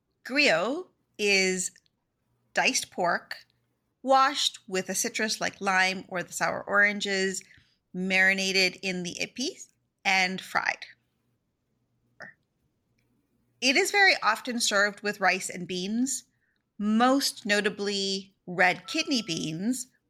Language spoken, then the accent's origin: English; Canada; Growing up in Canada